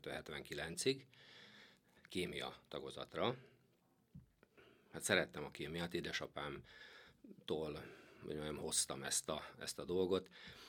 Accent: Hungary; Jó volt vasgyári gyereknek lenni, 1960-ban születtem, a vasgyári kórházban, stílusosan akkor a vasgyári gyerekek ott születtek. Ott is jártam iskolába, a 18-as számú, akkor úgy mondtuk, vasgyári lányiskolába.

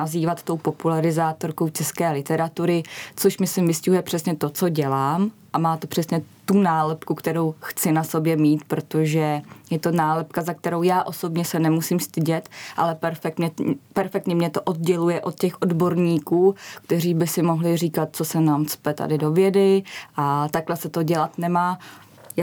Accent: Turnov, Liberec Region, Czechia; born there; A udělali jsme tu besedu v Turnově, v mém rodném městě

